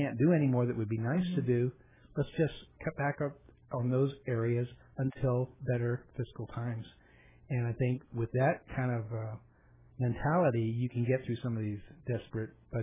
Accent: Argentia, Newfoundland and Labrador, Canada; moved away as an adult; now in El Centro, United States; before I moved to the Valley, I came here from Canada. My dad was a career military officer, so I traveled around all growing up and lived all over the world. I graduated high school in Argentia, Newfoundland

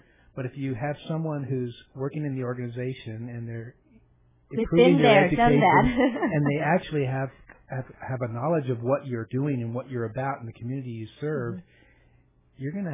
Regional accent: Argentia, Newfoundland and Labrador, Canada; moved away as an adult; now in El Centro, United States; before I moved to the Valley, I came here from Canada. My dad was a career military officer, so I traveled around all growing up and lived all over the world. I graduated high school in Argentia, Newfoundland

